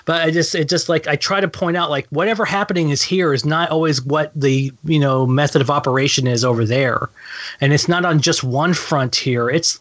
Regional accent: Texas, United States; moved away; And yeah, I'm originally from Texas. I've lived in Wisconsin for about 20 years.

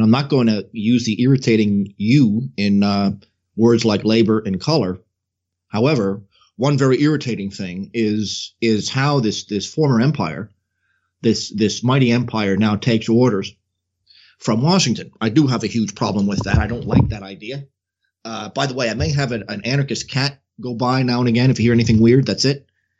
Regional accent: Ireland; and don't forget I'm an Irishman

